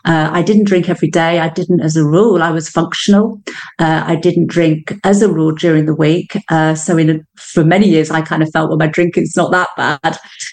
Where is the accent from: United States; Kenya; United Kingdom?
United Kingdom; England; now in Canada; I'm English, but I live in Canada. So I'm 5 hours behind you.